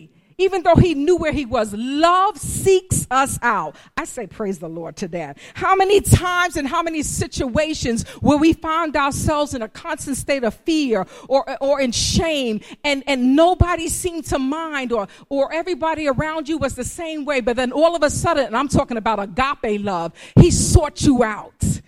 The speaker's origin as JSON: {"language": "English", "town": "Bronx", "region": "New York", "country": "United States", "tie": "born or raised there", "said": "because guess what? I grew up in the projects. I'm from the South Bronx. That's where my family is from."}